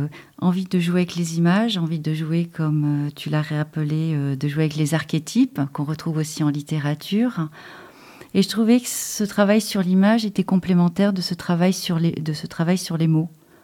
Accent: Bassillac, Nouvelle-Aquitaine, France; also born or lived in Périgueux; Je suis née à Périgueux, j'ai grandi à Bassillac et j'ai fait mes études à Bordeaux comme beaucoup de Périgourdins.

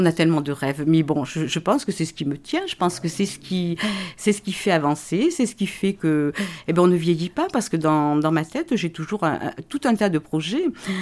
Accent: Nouvelle-Aquitaine, France; also born or lived in Paris region; Enfin, moi, je suis du Périgord vert, déjà, j'adore le Périgord vert.

